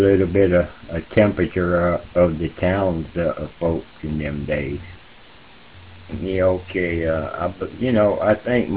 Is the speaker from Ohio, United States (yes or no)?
no; Key West, Florida, United States; Well, Gary, I was, born and raised in Key West, and quite a few family members